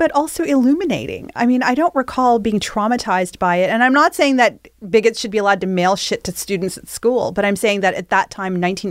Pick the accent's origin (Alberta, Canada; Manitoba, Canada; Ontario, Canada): Ontario, Canada; Toronto; I've never heard that for young girls growing up in Toronto, born and raised here, that FGM is the thing that they're worried about.